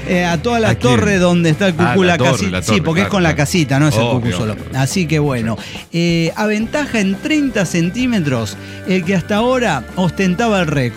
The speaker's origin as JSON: {"language": "Spanish", "town": "Olavarría", "region": "Buenos Aires Province", "country": "Argentina", "tie": "born or raised there", "said": "Soy de Olavarría de toda la vida."}